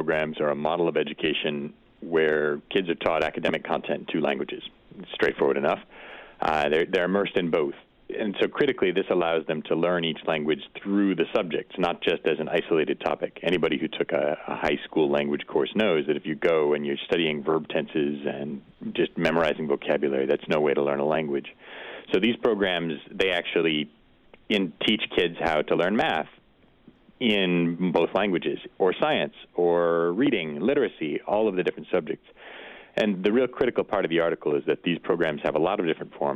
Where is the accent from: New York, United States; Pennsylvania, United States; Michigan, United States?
Michigan, United States; In the North Midwest, I'm from Michigan.